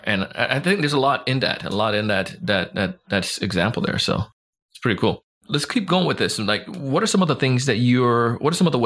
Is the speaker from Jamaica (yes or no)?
yes; Jamaica; you can't just like say, rely on your, you know, the fact to say I'm Jamaican, so that's going to make it happen.